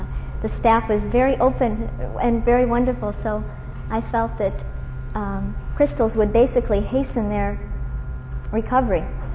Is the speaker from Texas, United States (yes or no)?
no; Nevada City, California, United States; I come from Nevada City, California.